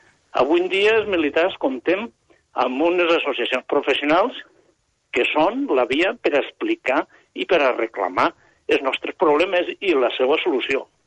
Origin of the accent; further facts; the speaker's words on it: Morella, Valencian Community, Spain; Mira, jo parlo català, soc català, no és que parla català, és que soc català no parlant. Jo soc morellà.